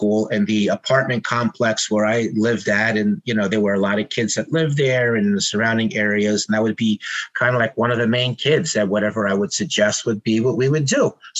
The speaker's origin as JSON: {"language": "English", "town": "Peekskill", "region": "New York", "country": "United States", "said": "whereas I was from Peekskill in Westchester County."}